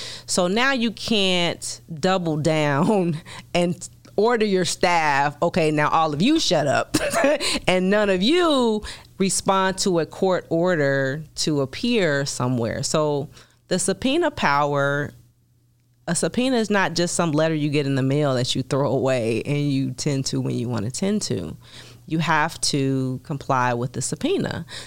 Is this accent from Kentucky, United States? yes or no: no; Chicago, Illinois, United States; my law partner and I, we're both from Chicago